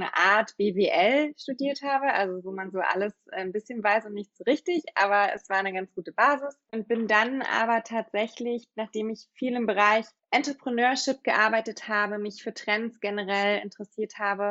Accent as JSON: {"language": "German", "region": "Berlin", "country": "Germany", "tie": "born or raised there", "said": "Ja, ich komme aus Berlin gebürtig, bin in Pankow aufgewachsen und ja, habe da auch mein Abi gemacht vor 10 Jahren ziemlich genau"}